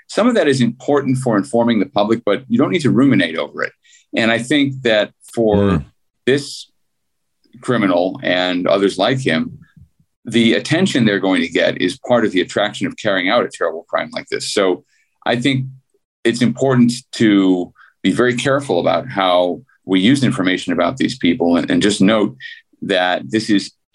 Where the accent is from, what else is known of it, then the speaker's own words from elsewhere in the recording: Skokie, Illinois, United States; I grew up on the North Shore in Chicago. I grew up in Skokie, which is south of Highland Park.